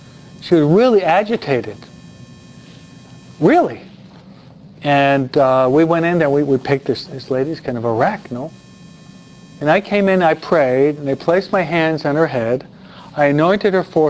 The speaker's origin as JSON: {"language": "English", "town": "Detroit", "region": "Michigan", "country": "United States", "tie": "born there", "said": "I was born in Detroit. I only lived there 2 years, but almost all of my relatives still live there."}